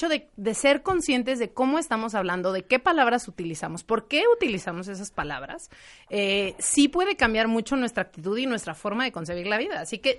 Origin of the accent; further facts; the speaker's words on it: Mexico; quienes somos de México